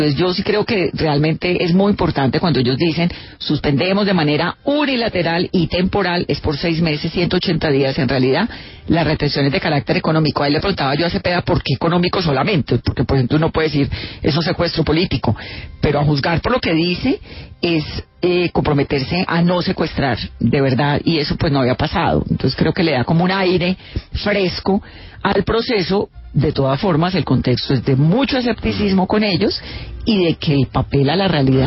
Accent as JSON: {"language": "Spanish", "country": "Colombia", "said": "¿Y sabe qué es lo que tenemos, sobre todo como colombianos?"}